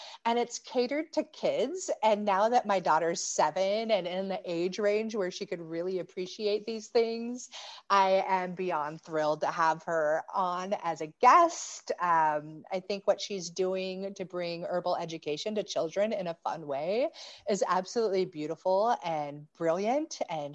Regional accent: Nebraska, United States; Yeah, I grew up in the Midwest, actually, but in Nebraska.

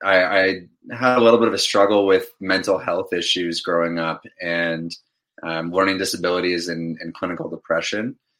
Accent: Toronto, Ontario, Canada; born and raised in Toronto, Ontario. I lived in Toronto my whole life

